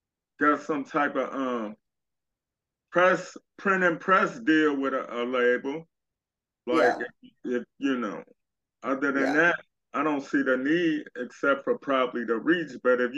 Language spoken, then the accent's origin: English; Chicago, Illinois, United States; So Chicago does have a lot of talent. I love Chicago. I'm from Chicago as well.